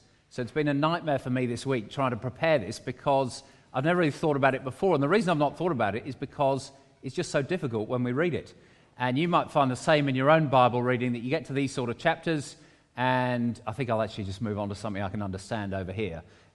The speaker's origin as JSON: {"language": "English", "country": "United Kingdom", "tie": "born or raised there", "said": "Growing up in Britain in the 1970s and 1980s, I grew up with two wars"}